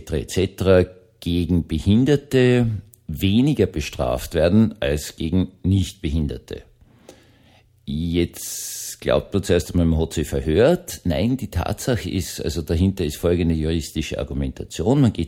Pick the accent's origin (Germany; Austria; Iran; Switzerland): Austria; Vienna; accent: Viennese; meinem manchmal wienerischen Dialekt